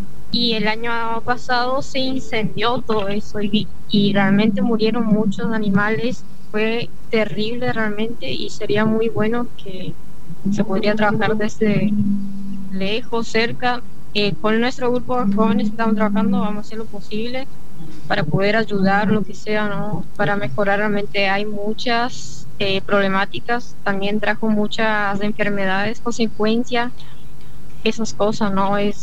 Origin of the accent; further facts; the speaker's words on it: Misiones, Argentina; Sí, soy de Misiones, conozco bastante Misiones, todos los puntos que fueron mencionando conozco. Bueno, hablo desde Misiones